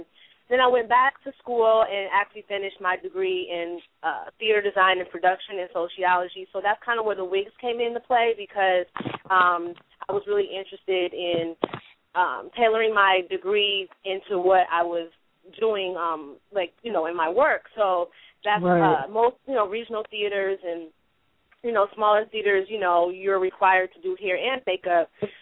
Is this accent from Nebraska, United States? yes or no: no; Detroit, Michigan, United States; now in New York, United States; I am from Detroit, Michigan. I live in New York now. I've been here for almost 3 years.